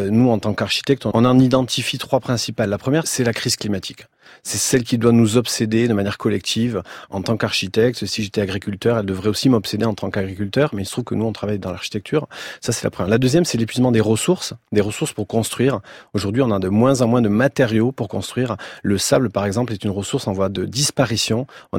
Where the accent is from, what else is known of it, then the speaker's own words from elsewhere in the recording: Villefranche-de-Rouergue, Occitanie, France; Moi, je viens d'Aveyron et de Villefranche-de-Rouergue